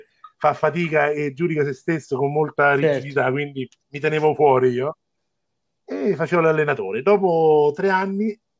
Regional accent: Viterbo, Lazio, Italy; Insegno a Vitorchiano e sono cresciuto a Viterbo.

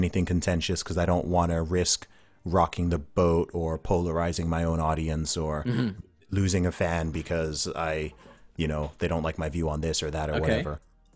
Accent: Saudi Arabia; and I grew up in Saudi Arabia, so you have to remember, like, who sets the rules, right?

